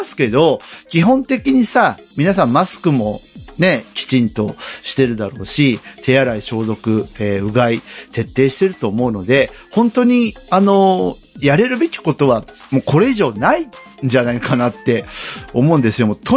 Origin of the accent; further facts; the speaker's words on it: Oita, Japan; まあ僕のふるさと大分県を見てもやっぱ5000人ぐらいで推移しているので